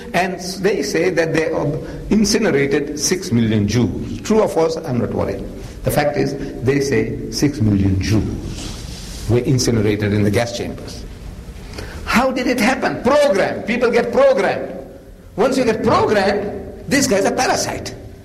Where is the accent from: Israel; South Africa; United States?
South Africa; He found out we are from South Africa.